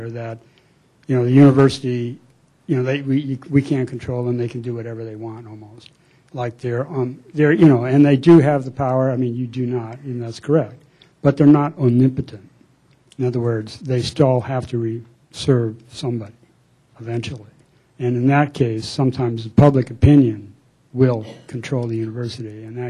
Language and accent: English; California, United States; I did want to speak about some personal experience in growing up in California for over 50 years.